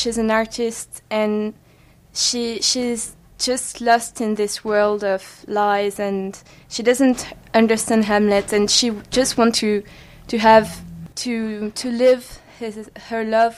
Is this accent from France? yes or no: yes; France; English is a second language; Well, I come from France.